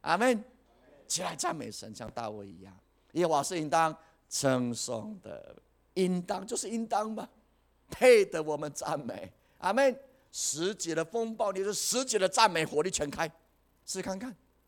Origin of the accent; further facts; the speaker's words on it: Puli, Nantou County, Taiwan; 那网罗我知道，因为我在埔里长大，以前我也买过很多鱼